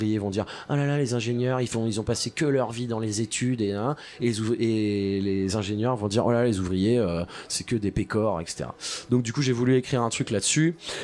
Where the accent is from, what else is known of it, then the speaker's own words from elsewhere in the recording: Dunkirk, Hauts-de-France, France; born there; Je suis né à Dunkerque, au milieu des usines.